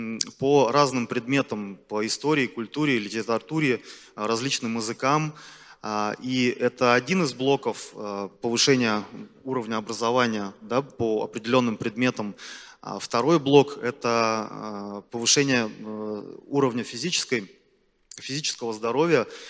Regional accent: Buryatia, Russia; now in Saint Petersburg, Russia; я действительно родился и вырос в Республике Бурятия. И в Санкт-Петербурге живу уже достаточно продолжительное время, порядка 13 лет. И для меня Петербург уже давно стал родным городом.

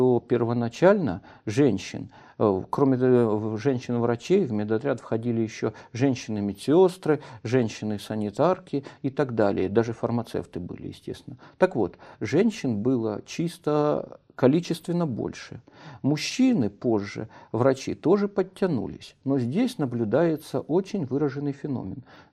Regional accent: Horlivka, Donetsk Oblast, Ukraine; Я уроженец города Горловки и большую часть своей жизни прожил в Горловке.

